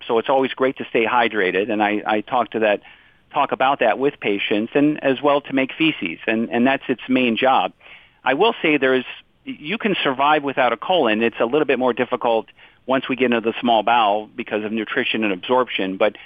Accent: Ohio, United States; I'm from Ohio originally and went into medicine.

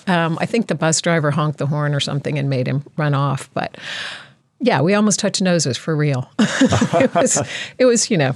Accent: North Carolina, United States; But I grew up in North Carolina, and so I'm very familiar with it.

